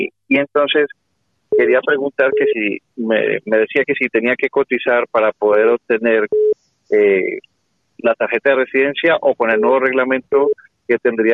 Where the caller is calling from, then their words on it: Madrid, Community of Madrid, Spain; Hola, buenos días. … de Ciudad Lineal.